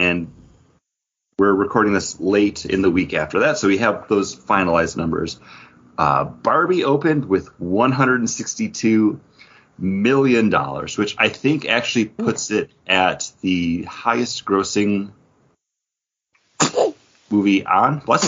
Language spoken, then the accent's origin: English; Buffalo, New York, United States; We're all from Buffalo. We all like to talk about beer.